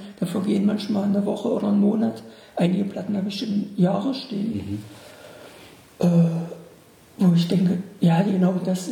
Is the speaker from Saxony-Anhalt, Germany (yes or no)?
yes; Bernburg, Saxony-Anhalt, Germany; born or raised there